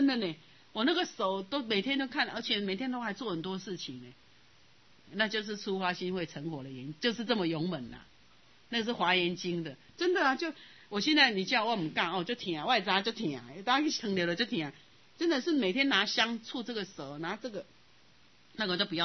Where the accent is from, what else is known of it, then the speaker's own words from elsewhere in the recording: Taiwan; 你发现我们台湾人的家进去电线到处